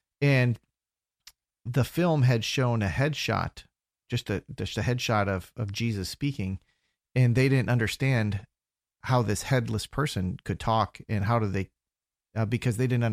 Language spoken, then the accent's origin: English; Staples, Minnesota, United States; I grew up in a small town, 3,000 people in central Minnesota named Staples, Minnesota. So it's about an hour north of St. Cloud, 2 hours north of the Twin Cities in the middle.